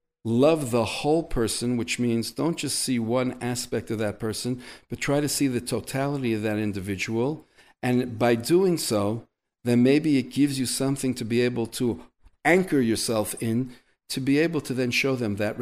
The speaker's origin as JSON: {"language": "English", "country": "United States", "said": "And in my naivete as an American, I said to him"}